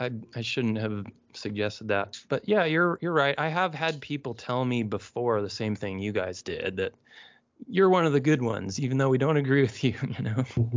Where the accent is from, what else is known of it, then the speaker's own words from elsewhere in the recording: Lincoln, Nebraska, United States; I grew up in Lincoln, Nebraska, but maybe it was just the people I was around, my dad especially